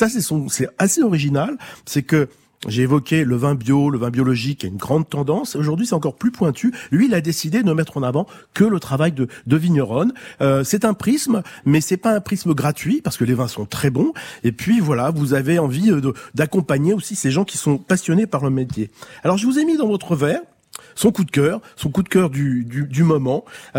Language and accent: French; Coulommiers, Île-de-France, France; Je suis natif de Coulommiers en Seine-et-Marne.